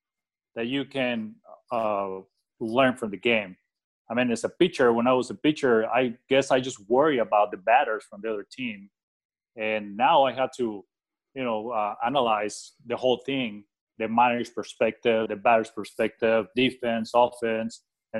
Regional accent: Phoenix, Arizona, United States; Phoenix is my hometown. As you know, there's a lot of golf courses in here

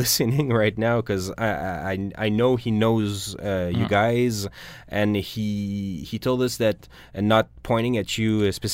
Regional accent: Canada; Yeah. So he wasn't too sure how to deal with us, and we're Canadian, so it's not the same approach.

